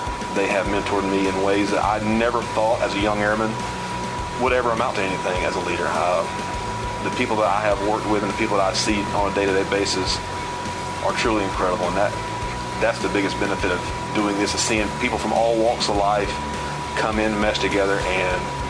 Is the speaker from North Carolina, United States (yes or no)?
yes; Fayetteville, North Carolina, United States; Well, growing up around Fayetteville, we got Fort Bragg, and it was Pope Air Force Base at the time, so it was always there, always in the back of my mind.